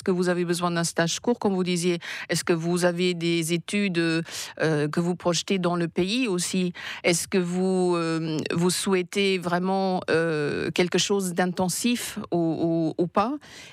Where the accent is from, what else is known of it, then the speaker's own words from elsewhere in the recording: Germany; born there; French is a second language; comme mon pays natal, l'Allemagne